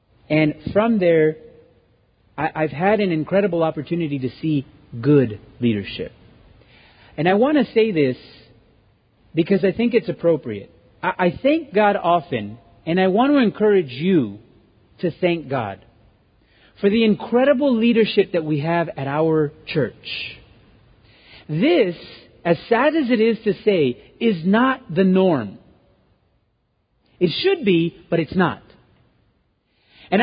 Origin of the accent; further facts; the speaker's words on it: California, United States; I'm from California, and I thought, man, you could easily say, "You're acting a Californian. You're acting a Californian."